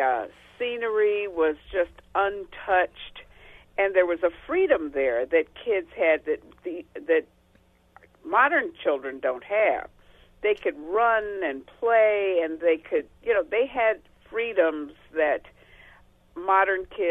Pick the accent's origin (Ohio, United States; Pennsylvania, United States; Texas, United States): Ohio, United States; Cleveland; And I grew up in Cleveland, Ohio, which was a big city. I didn't grow up in the South.